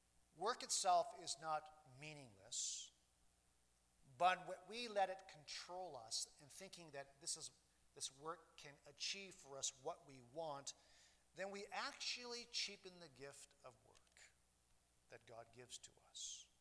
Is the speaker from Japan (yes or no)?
yes; Japan; And I'm a missionary kid, so I grew up in Japan, so there you go.